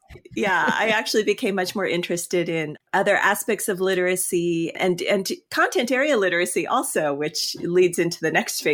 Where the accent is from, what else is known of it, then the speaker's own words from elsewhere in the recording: California, United States; But for some reason, Michigan keeps calling me back, even though I'm actually from California.